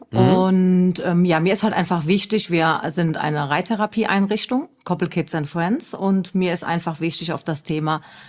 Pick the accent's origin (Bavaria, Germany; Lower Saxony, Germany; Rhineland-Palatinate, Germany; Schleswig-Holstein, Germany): Rhineland-Palatinate, Germany; Koblenz; Ich komme ursprünglich aus Koblenz und, mhm, wir haben gewohnt in Bubenheim.